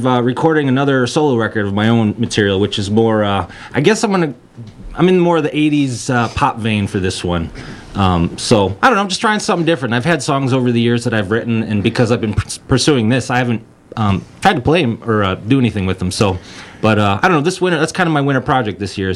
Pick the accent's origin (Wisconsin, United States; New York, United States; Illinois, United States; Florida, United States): Wisconsin, United States; Milwaukee; I'm from Milwaukee.